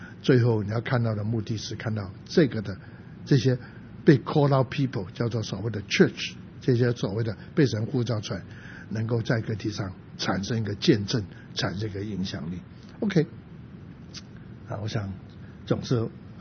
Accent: Guangdong, China; 这个话我们广东人更加清楚

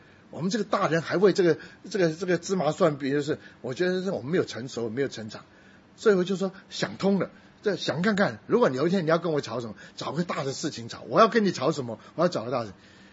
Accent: Shunde, Guangdong, China; now in United States; 我们广东人又顺德，很讲究吃。

